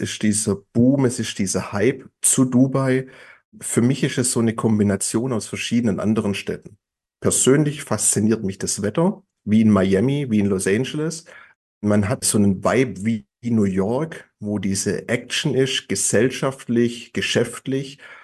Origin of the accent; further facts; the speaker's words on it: Stuttgart, Baden-Württemberg, Germany; Ich bin in Stuttgart geboren, stolzer Stuttgarter, stolzer Schwabe.